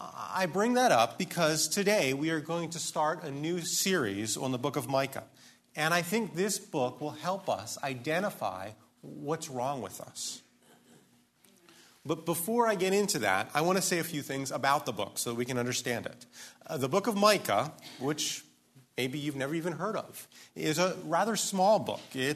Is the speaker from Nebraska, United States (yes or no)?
no; Street, Maryland, United States; I grew up in Street, Maryland. I bet you've never heard of that either.